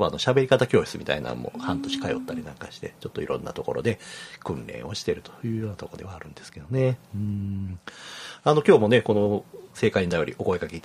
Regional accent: Kyoto, Japan; 生まれも育ちも京都上京でございまして、昭和45年の生まれになりますから今年で47歳という形になります。

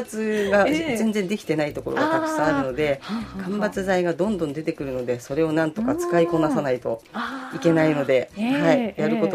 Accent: Tokyo, Japan; also born or lived in Uji; 出身は東京の中目黒というところです。あ、はい、そこであの生まれて育って、あの私は4代目のチャキチャキの、はい、江戸っ子というか

